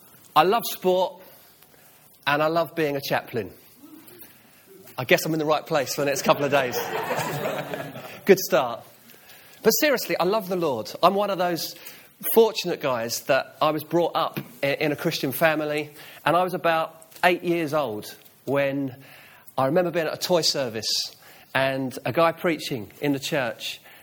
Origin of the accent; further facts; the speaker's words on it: England, United Kingdom; I'm totally English, all right? There's no Welsh in me at all.